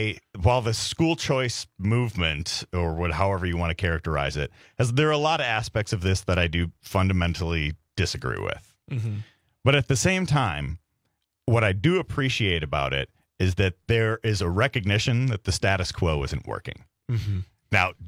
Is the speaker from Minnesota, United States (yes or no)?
no; Wisconsin, United States; born or raised there